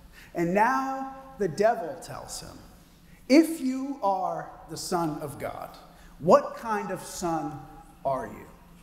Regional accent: Houston, Texas, United States; I'm a city boy, I'm from Houston. So this was wild to me

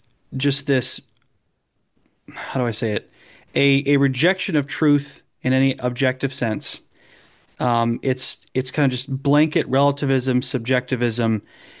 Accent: Michigan, United States; But growing up in Southeast Michigan, where it was a major place for the War of 1812, especially Detroit, and all along the shores of Lake Erie on both sides

